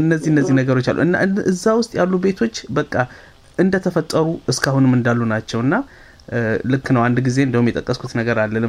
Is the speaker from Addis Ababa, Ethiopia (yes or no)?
yes; Addis Ababa, Ethiopia; እኔ ብዙ ጊዜ ወደ አዲስ አበባ ሲሄድ መጀመሪያ ከጓደኞች ጋር ሆነን ያው ድሮ ያደኩበት ሰፈር ስለሆነ እዛ ሄዳለሁኝ።